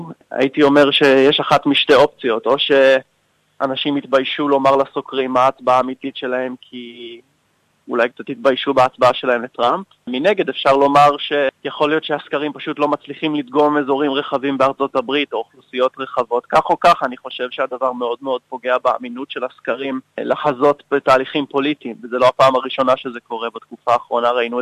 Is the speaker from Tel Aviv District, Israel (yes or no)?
no; Jerusalem, Jerusalem District, Israel; אני יליד ירושלים, ההורים שלי מקנדה, אז גדלתי כדובר שתי השפות, אנגלית ועברית, בבית דתי מודרני, אורתודוקסי מודרני.